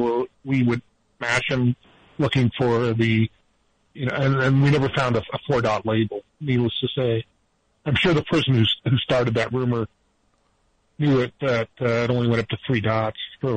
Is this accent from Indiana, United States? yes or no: no; Nevada, United States; That's what we believe in where I grew up in Eastern Nevada.